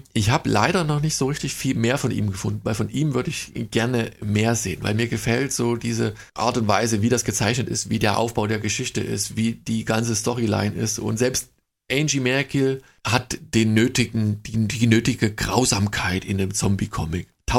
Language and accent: German; Saxony, Germany; das muss ich als Sachse sagen